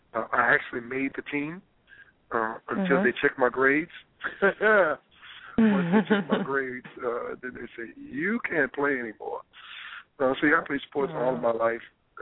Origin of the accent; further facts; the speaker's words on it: New Orleans, Louisiana, United States; back in New Orleans again. So I'm basically a New Orleans boy.